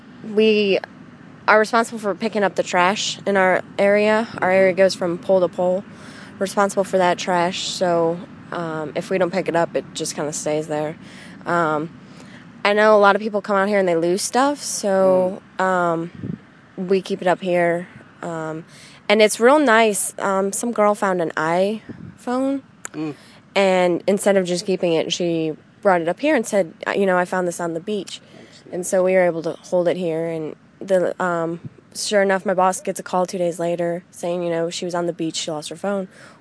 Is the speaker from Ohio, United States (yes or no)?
yes; Cleveland, Ohio, United States; No, I'm from Cleveland, Ohio.